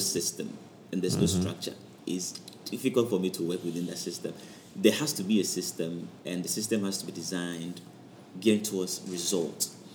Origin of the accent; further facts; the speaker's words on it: Accra, Greater Accra, Ghana; I grew up in Osu.